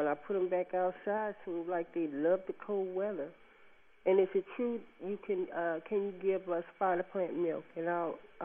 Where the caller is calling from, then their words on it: Dallas, Texas, United States; I'm calling from Dallas, Texas.